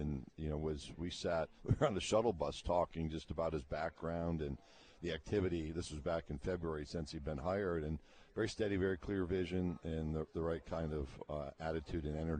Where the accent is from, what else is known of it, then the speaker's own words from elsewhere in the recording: New York, United States; I grew up outside Syracuse, New York.